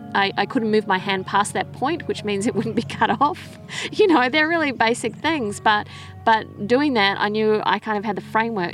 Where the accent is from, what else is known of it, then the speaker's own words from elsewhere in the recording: New Zealand; now in Australia; I'm originally from New Zealand, but I live in Australia now. And I'm an artist.